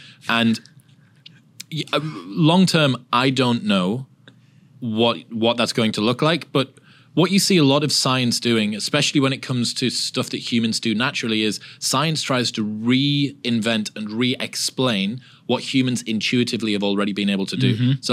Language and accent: English; Texas, United States; Dude, I'm from Texas.